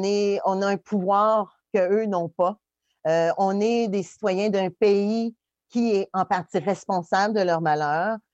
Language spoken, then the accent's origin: French; Canada; je tiens à souligner qu'on doit agir en tant que Canadien